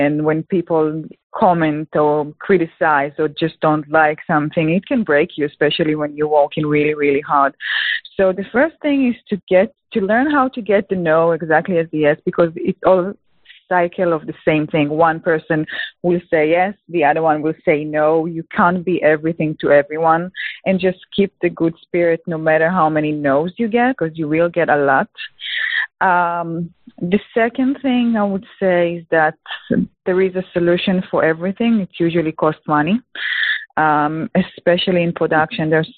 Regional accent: Israel; English is a second language; moved away as an adult; now in Texas, United States; So I'm originally from Israel. As you can hear, I do not have a Texas accent. And I came to the USA for my husband a few years ago.

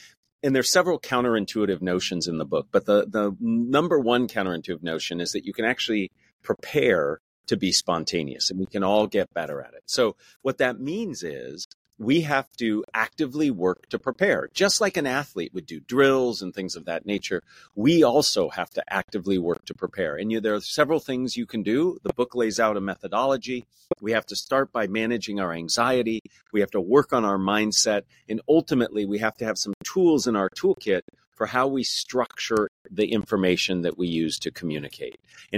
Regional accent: California, United States; So I'm a California boy, born and raised in the Bay Area, and very fortunate to teach there now, teaching at Stanford.

